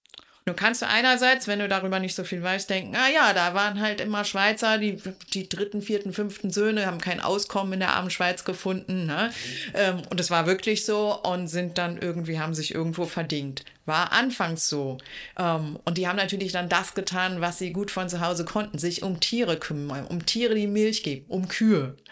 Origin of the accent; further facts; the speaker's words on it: Berlin, Germany; bin eben Berlinerin